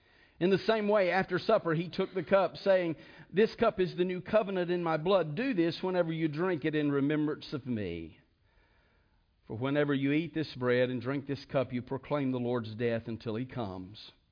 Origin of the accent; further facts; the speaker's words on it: Houston, Texas, United States; I was born and raised in Texas. I'm a true Texan.